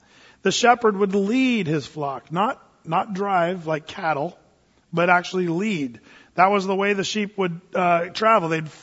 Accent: Applegate, Oregon, United States; I grew up out in Applegate in Southern Oregon.

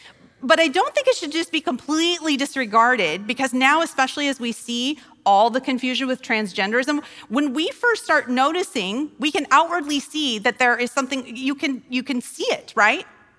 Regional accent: Gillette, Wyoming, United States; When I was growing up in Gillette, Wyoming, and, you know, pretty conservative little Baptist church

